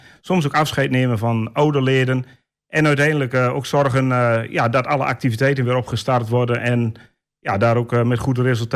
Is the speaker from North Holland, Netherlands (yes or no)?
no; Bornerbroek, Overijssel, Netherlands; geboren en getogen in Bonnebroek.